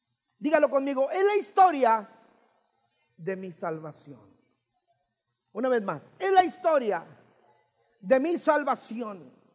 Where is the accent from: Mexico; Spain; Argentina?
Mexico; moved away; cuando nosotros venimos de México para acá